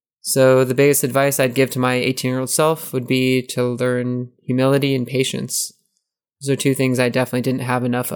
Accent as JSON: {"language": "English", "country": "United States", "tie": "born or raised there", "said": "So when I say I'm from America, it should mean very little other than what currency I might use when I go home."}